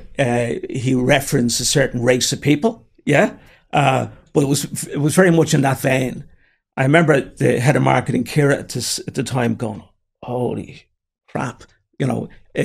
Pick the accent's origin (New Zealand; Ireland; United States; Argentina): Ireland; Finglas, Leinster; For complete transparency, I'm from the north side. I'm from Finglas.